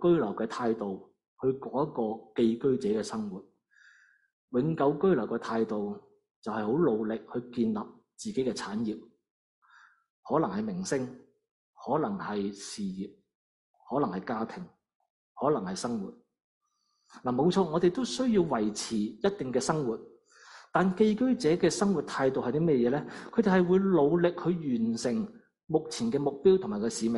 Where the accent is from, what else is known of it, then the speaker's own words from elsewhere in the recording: Hong Kong; moved away as an adult; 很多年前，当我年轻的时候从香港过来温哥华留学的时候呢